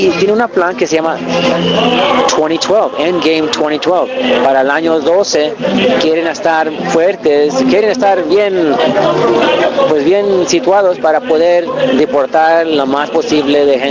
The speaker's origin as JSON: {"language": "Spanish", "town": "San Francisco", "region": "California", "country": "United States", "tie": "born or raised there", "also_born_or_lived": "Escondido", "lives_now": "Santa Rosa, United States", "said": "Y vengo de California. De Santa Rosa, California. Pero crecí en San Francisco. Y nací en Escondido, California."}